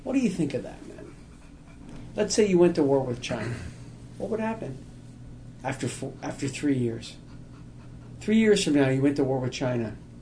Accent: Canada; and as a Canadian, I look at America, and we look to America for leadership, we really do.

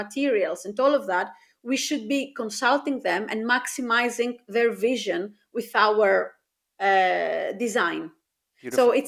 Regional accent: Greece; I'm also originally from Greece, and I'm right now like spending a lot of my time here

